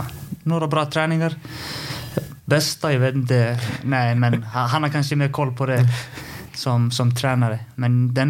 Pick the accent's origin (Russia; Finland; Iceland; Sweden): Iceland; Reykjavík, Capital Region; Jag är född i Reykjavik och är uppväxt där ganska centralt.